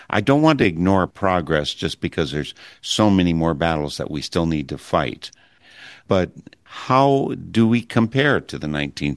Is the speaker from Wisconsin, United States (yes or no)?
yes; Wisconsin, United States; The very first Earth Day, 1970, with a Wisconsin senator, by the way, Senator Gaylord Nelson, from my home state, was the one who kind of was the force behind it.